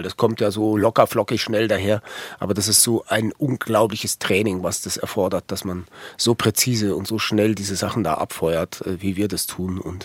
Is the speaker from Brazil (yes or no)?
no; England, United Kingdom; now in Germany; also ich musste ja nicht zur Bundeswehr als Engländer, ich war ja ein Ausländer, quasi ein Papierausländer